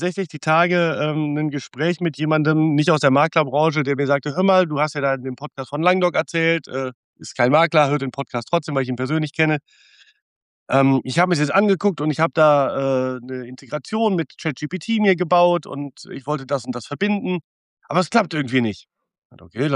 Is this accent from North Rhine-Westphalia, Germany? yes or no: yes; Cologne, North Rhine-Westphalia, Germany; da bin ich ja Rheinländer und Kölner und FC-Fan.